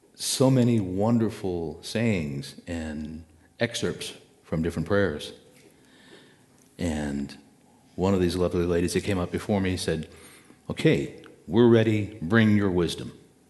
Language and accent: English; San Antonio, Texas, United States; A little bit about myself. I'm originally from San Antonio